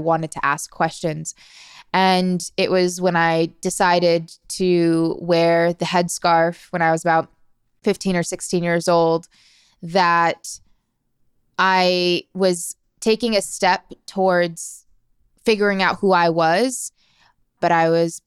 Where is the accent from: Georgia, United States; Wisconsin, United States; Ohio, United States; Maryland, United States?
Maryland, United States; I'm from Maryland, so immediately there's that connection.